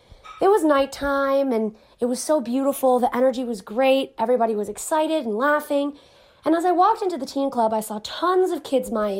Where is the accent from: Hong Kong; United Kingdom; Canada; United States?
United States; Palm Beach, Florida; He was from Fort Myers, and I was from Palm Beach. So we lived about 2.5 hours away from each other on the opposite side of the state.